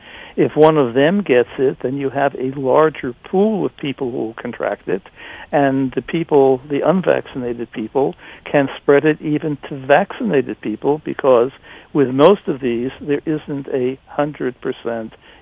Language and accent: English; United States; I'm an American.